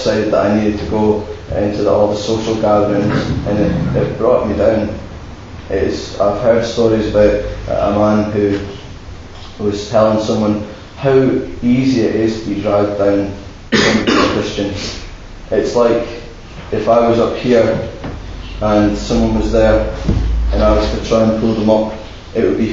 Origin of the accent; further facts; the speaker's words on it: Scotland, United Kingdom; Now, I was born in a Christian family in Shetland. That's where I'm from. I'm from Shetland Isles, right at the top of Scotland. I was born into a Christian family. I was born on the 18th of November, 1992. So as you can guess, I'm 18.